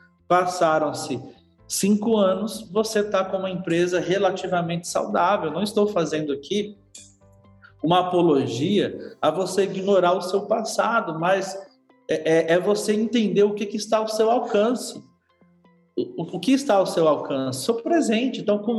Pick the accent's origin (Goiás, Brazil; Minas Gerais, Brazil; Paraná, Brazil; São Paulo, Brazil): Minas Gerais, Brazil; como diz o mineiro, eu fui criado em Minas, né?